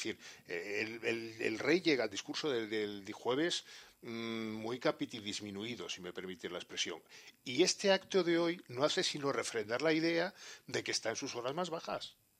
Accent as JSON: {"language": "Spanish", "country": "Spain", "said": "como periodista y como ciudadano español"}